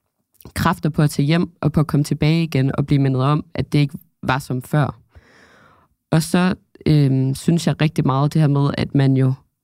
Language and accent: Danish; Aalborg, North Denmark Region, Denmark; now in Copenhagen, Denmark; nu jeg er oprindeligt fra Aalborg, og bor som sagt på Østerbro nu, i København